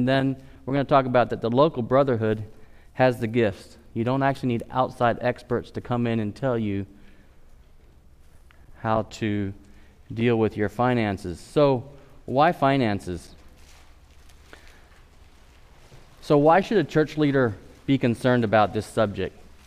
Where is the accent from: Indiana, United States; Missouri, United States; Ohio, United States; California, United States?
Indiana, United States; LaGrange; born there; I remember as a youngster, I was born in LaGrange here